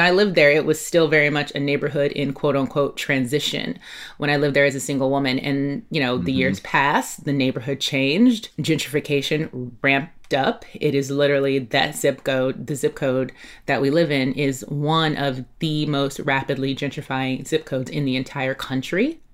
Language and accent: English; Los Angeles, California, United States; also born or lived in Catalina Island; she and I grew up mostly in South Los Angeles, which they call it now. That's a rebrand. Back then we called it South Central LA. And I also spent a large portion of my childhood on Catalina Island